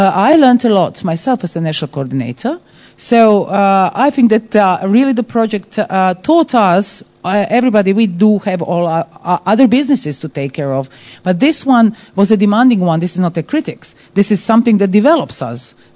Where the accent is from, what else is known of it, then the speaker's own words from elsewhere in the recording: Croatia; English is a second language; So I'm from Croatia and I'm the head of Academy of Croatian Radio Television.